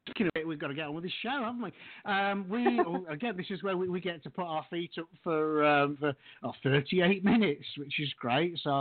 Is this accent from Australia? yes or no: no; United Kingdom; moved away as an adult; now in United States; I've lived in the States for nearly 10 years now, but it's still offensive to me as a Brit.